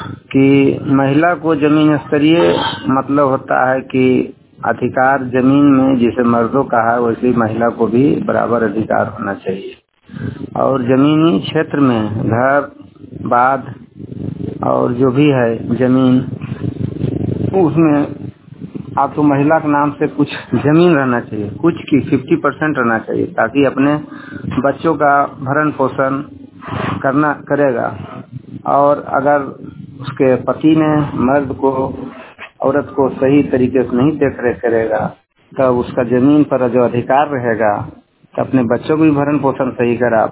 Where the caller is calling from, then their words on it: Kazi Bigha, Bihar, India; ग्राम काजी bigha post परमा थाना नारजीगंज का निवासी हूँ, जिला नवादा।